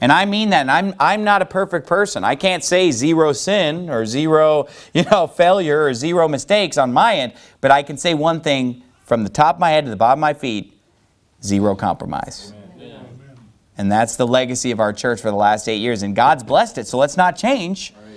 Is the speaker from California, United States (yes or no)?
yes; Sacramento, California, United States; Sacramento because that area is really near and dear to my heart because that's where I grew up. That's my hometown.